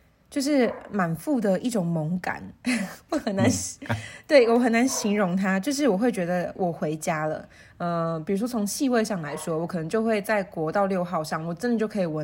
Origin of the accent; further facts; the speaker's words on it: Puli, Nantou County, Taiwan; 我就是一直在这边长大这样。你看，从爱兰国小到大成国中，然后最后又意外的考回了暨南大学外文系。